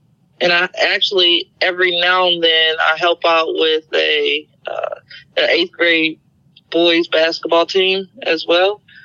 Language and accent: English; Columbus, Ohio, United States; moved away as an adult; now in Cincinnati, United States; So I'm originally from Columbus, Ohio